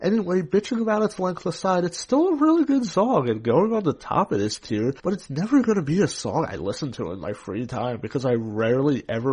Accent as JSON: {"language": "English", "region": "East Coast", "country": "United States", "said": "being an Irish-American myself on the East Coast"}